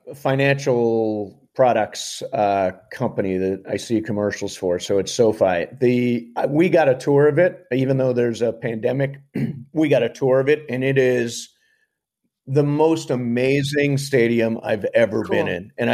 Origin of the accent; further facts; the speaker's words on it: Toledo, Ohio, United States; also born or lived in Altoona, Pennsylvania; Moved when I was really young, So I didn't, although I visited Altoona all the time, I didn't, probably when I was six or seven, I left Altoona and came to Toledo.